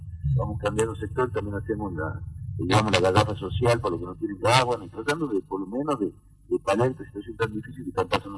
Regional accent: Tucumán, Argentina; nosotros como tucumanos y nosotros como parlamentarios

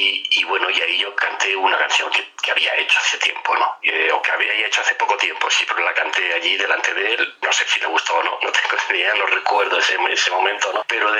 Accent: Ayora, Valencian Community, Spain; en 1970, yo tendría entonces, creo que eran 18 años o así, se nos ocurrió a un grupo de jóvenes de mi pueblo, Ayora, un pueblo de la provincia de Valencia, en el Mediterráneo

